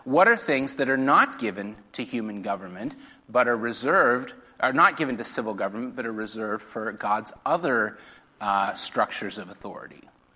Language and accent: English; New Zealand; speaking especially as a New Zealander.